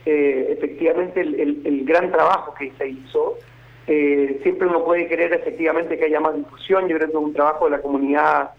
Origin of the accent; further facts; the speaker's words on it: Chile; el caso mismo de Chile, mi país de origen